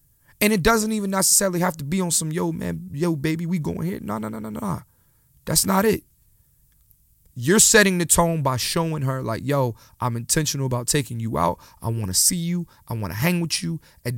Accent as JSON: {"language": "English", "town": "Philadelphia", "region": "Pennsylvania", "country": "United States", "said": "I'm from Philly."}